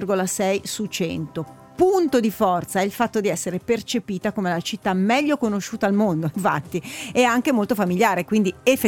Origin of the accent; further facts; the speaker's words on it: Milan, Lombardy, Italy; io nata e vissuta a Milano, quindi per me sono una milanese imbruttitissima, non imbruttita.